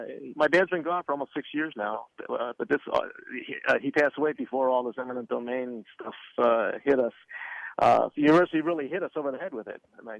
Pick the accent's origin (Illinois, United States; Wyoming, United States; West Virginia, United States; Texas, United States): Illinois, United States; Chicago; Sure. I grew up in Chicago. I am the fourth generation of my family, but the first to be born in America.